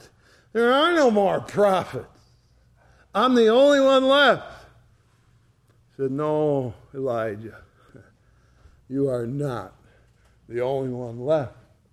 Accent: East Shelby, United States; I can't tell you how many times I've told people, I'm from East Shelby, and they say, where's that?

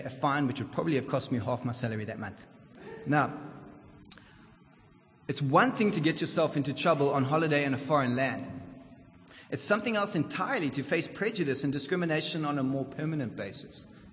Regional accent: South Africa; I come from South Africa. You know, we don't obey the rules, but I would have.

